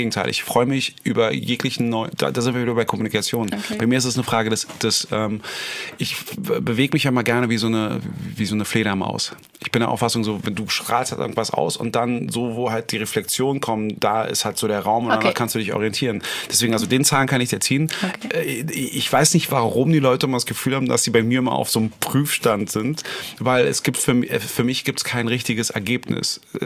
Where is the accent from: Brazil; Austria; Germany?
Germany; Berlin; als Berliner ist ein Mensch mit Herz und Schnauze.